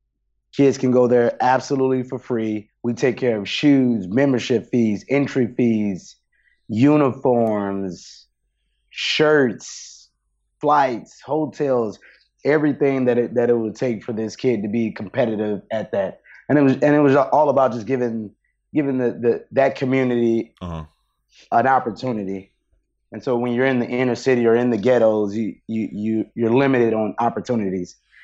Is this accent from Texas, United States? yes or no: no; St. Louis, Missouri, United States; based off my circumstances and how I grew up in St. Louis